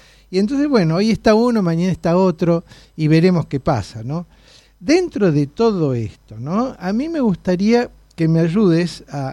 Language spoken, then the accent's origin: Spanish; Argentina; A nosotros como ciudadanos argentinos no nos importa quién gane una elección u otra